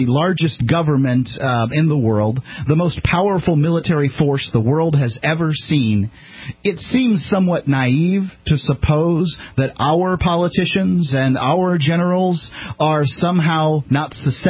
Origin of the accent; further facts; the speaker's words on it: the South, United States; accent: country; And we use the country accent because we're from the South.